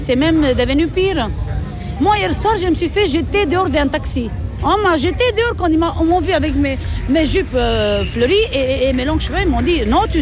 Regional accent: Romania; Je suis Tigane de Roumanie, pas Rome.

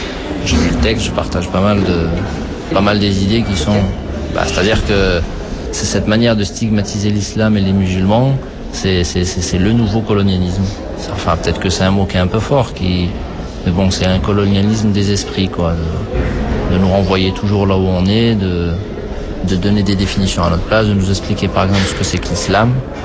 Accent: Clermont-Ferrand, Auvergne-Rhône-Alpes, France; Je nie pas mes origines de quartier. Moi, je suis de Clermont-Tour, moi, je suis d'Auvergne. Je suis ici que depuis un an et demi, je vis dans une cité universitaire.

